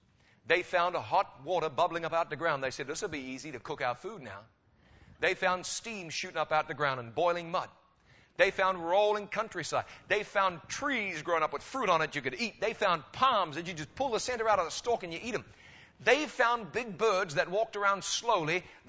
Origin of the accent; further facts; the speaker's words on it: New Zealand; now in United States; Me, I'm a New Zealander. I got 1 foot in New Zealand and 1 foot in the United States. I'm a citizen of New Zealand. I'm a permanent resident of the United States.